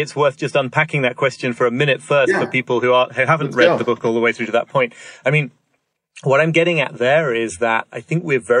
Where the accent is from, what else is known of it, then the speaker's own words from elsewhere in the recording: York, Yorkshire and the Humber, United Kingdom; I grew up in York in the north of England, where there's a very beautiful, huge old cathedral called York Minster.